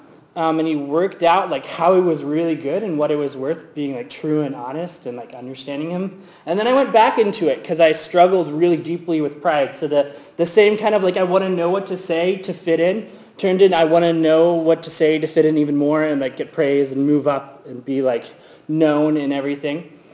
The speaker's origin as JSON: {"language": "English", "town": "Tallahassee", "region": "Florida", "country": "United States", "tie": "born or raised there", "said": "But I grew up in Tallahassee, Florida. I grew up kind of in the outskirts. I was homeschooled, and so like church was my community."}